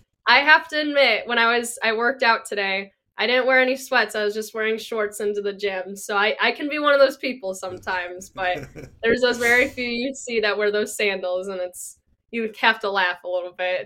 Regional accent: Midwest, United States; even though I'm a Midwesterner, definitely never been my thing

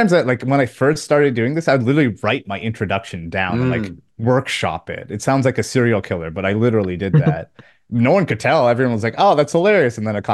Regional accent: Fredericton, New Brunswick, Canada; moved away; And for me, I'm from a tiny town called Fredericton, New Brunswick, in Eastern Canada that has absolutely nobody living in it. And I'm probably the only person to ever leave.

